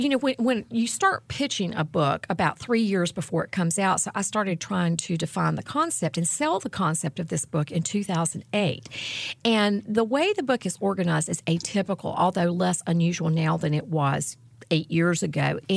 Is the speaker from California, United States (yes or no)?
no; Boone, North Carolina, United States; When I left my hometown of Boone, North Carolina, in Watauga County, up in the beautiful mountains